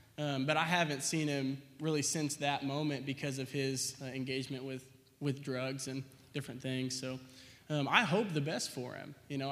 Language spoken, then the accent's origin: English; Bryant, Arkansas, United States; I was born in Little Rock in 1994, so I'm pretty young.